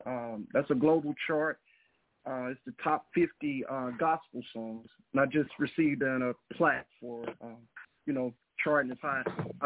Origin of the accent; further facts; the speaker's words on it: Fayette, Mississippi, United States; I'm from Fayette, Mississippi. I'm a police officer, part-time singer slash songwriter.